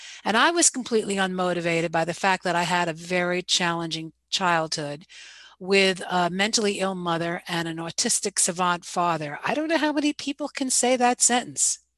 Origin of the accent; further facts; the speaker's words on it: Westchester, New York, United States; Many, many years ago, when I was an 18-year-old girl growing up in Westchester, New York, and flunking out of high school